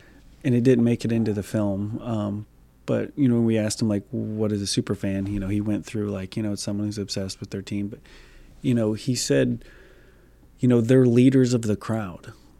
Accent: Iowa, United States; I'm just from Iowa, so it's like the biggest stadium I ever walked into, I think, was like the West High, or was it Central?

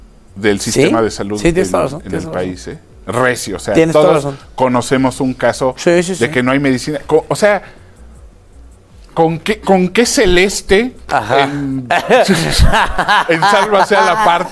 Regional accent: England, United Kingdom; como yo soy inglés

